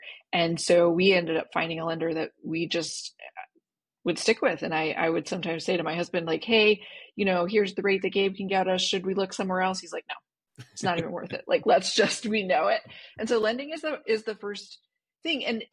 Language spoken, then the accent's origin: English; United States; now in Philippines; no, I'm an American. I just live outside of the US.